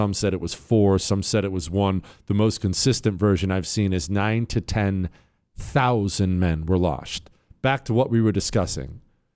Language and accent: English; Bozeman, Montana, United States; I grew up in Bozeman, Montana. We were always in the mountains.